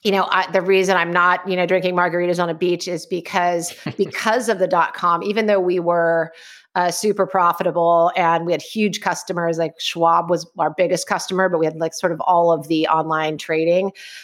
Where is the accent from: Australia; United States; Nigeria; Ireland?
United States; California; also born or lived in Arizona; I'm a little bit of a Silicon Valley baby. I usually say that I was born in California, even though that's just a complete lie. It's just easier. I was born in Arizona.